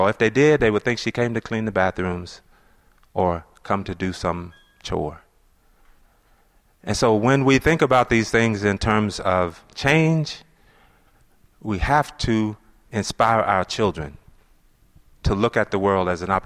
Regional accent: Tennessee, United States; Dr. King was an example for me because I grew up in Tennessee and he was in Memphis when I was a little boy.

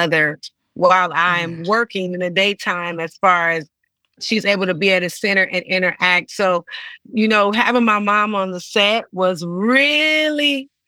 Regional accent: West Coast, United States; I show up there and I'm from the West Coast and most of the acts on there are from the East Coast.

